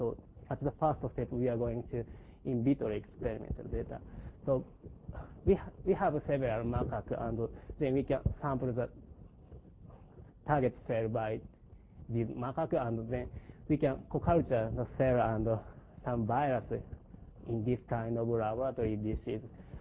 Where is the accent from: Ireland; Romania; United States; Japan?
Japan; English is a second language; I'm from Japan.